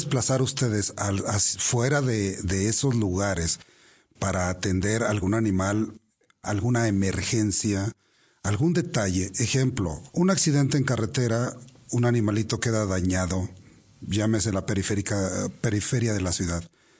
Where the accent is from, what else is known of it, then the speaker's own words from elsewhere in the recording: Nuevo Ideal, Durango, Mexico; yo también soy de origen rural. Nada más que yo de niño yo soy de Nuevo Ideal, de un pueblo que se llama Cartagena, que pertenece al municipio de Nuevo Ideal.